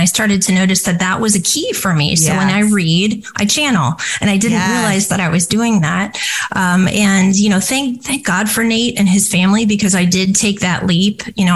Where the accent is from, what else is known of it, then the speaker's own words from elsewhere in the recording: Ohio, United States; born there; I was born in Ohio. My parents are very grounded.